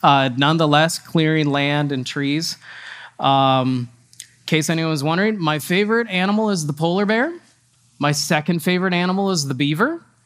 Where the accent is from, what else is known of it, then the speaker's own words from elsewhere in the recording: Wisconsin, United States; I grew up in Wisconsin.